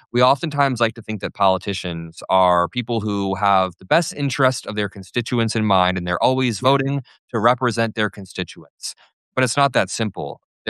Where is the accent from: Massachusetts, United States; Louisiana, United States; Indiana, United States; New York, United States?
Indiana, United States; Valparaiso; People like, you know, the people in the community I grew up in back in Valparaiso.